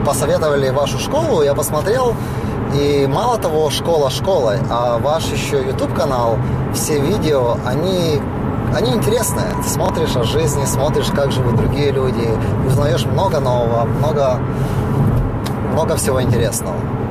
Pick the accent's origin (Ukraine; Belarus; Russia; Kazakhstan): Ukraine; moved away as an adult; мы когда приехали с Украины сюда, да, я вот там, будучи моряком там, и приехал сюда